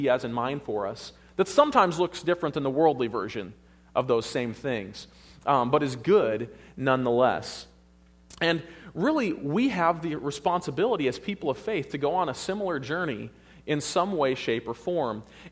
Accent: Wisconsin, United States; I grew up in Wisconsin, and when I see snow like what we saw last weekend, to me, that's just normal.

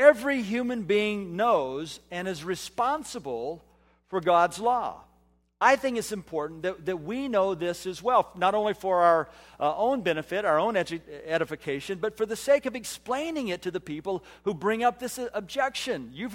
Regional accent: California, United States; I came from California where you didn't have to do that, and I didn't know.

